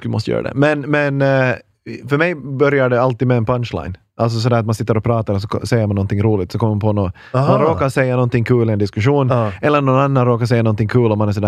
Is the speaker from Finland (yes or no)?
yes; Finland; Alltså som en kanelbulle på där vi kommer ifrån. Mm-hmm. Örfil betyder kanelbulle på finlandssvenska.